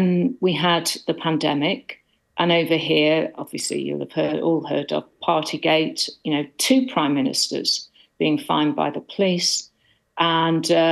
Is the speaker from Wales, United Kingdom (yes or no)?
yes; Wales, United Kingdom; I grew up in North Wales. I'm fundamentally a northerner, I suppose. But I'm not someone from the southeast. I'm not from the wealthy southeast.